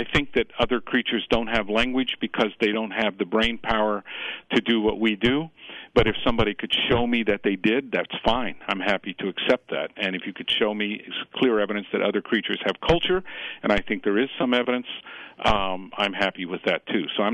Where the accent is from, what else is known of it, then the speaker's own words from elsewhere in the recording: California, United States; I'm from California originally, in Southern California, and I remember as a teenager and a young man evacuating from fires before